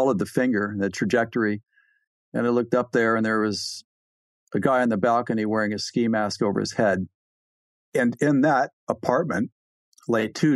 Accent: California, United States; I'm from California, and you know, Germany's a little bit cold in September

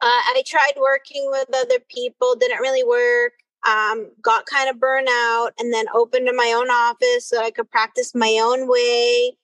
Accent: New York City, New York, United States; also born or lived in Iowa; Purple pixie cut. I'm originally from New York City.

